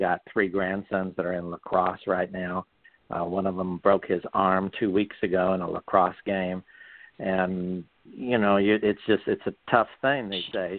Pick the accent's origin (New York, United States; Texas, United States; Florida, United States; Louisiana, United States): Texas, United States; And I said, well, I'm from Texas. We kick to the groin there.